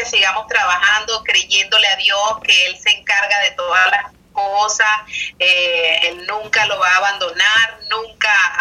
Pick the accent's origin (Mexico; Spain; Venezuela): Venezuela; now in United States; Yo soy venezolana y tengo muchos años viviendo aquí en Estados Unidos, también soy ciudadana americana, pero mi corazón le pertenece a Venezuela, de allí nací, allí crecí